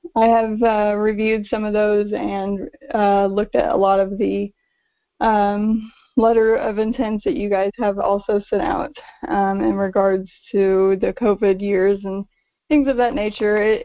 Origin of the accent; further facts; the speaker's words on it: Illinois, United States; I am from Southern Illinois, Williamson County.